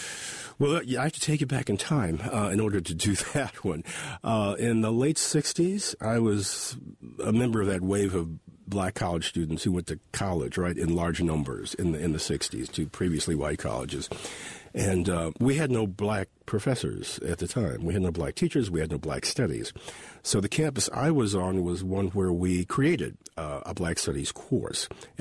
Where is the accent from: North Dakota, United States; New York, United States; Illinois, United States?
Illinois, United States; Illinois, in the shadow of Northwestern University, shaped my life in more ways than I can imagine.